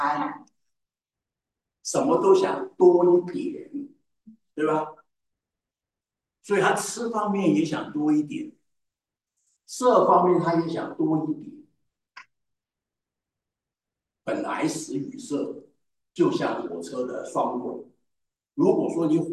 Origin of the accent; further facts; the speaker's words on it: China; 只有我们中国人用筷子啊，你知道吗？